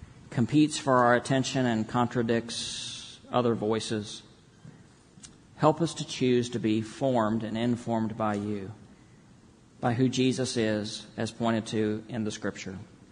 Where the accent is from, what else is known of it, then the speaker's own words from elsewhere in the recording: Texas, United States; So growing up in Texas, I knew who Pancho Villa was.